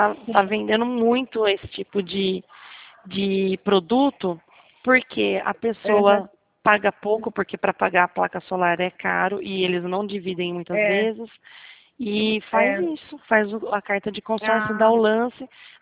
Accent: Botucatu, São Paulo, Brazil; now in Rio Claro, Brazil; mas eu sou de Botucatu, né? Sou daí da região.

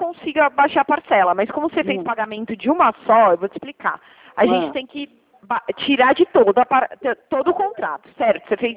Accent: Limeira, São Paulo, Brazil; Eu sou de Limeira

